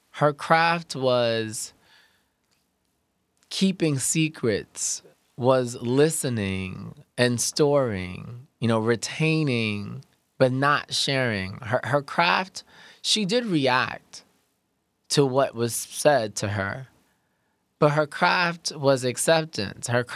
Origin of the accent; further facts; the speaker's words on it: Brooklyn, New York, United States; I'm from Brooklyn, right? So I'm a 90s baby